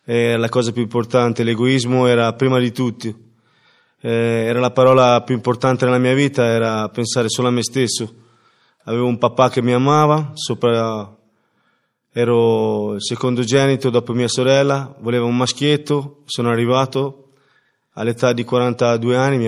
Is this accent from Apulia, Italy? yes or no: no; Cesena, Emilia-Romagna, Italy; vengo da Cesena, ho 42 anni